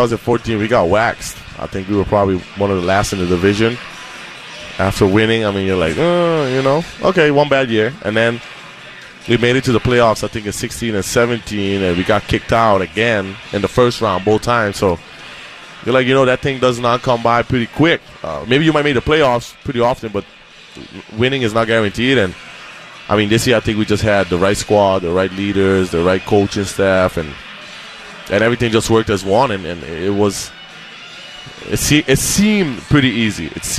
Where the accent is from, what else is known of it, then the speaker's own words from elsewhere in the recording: Aruba; now in United States; I mean, I come from Aruba. Now I'm in the cold.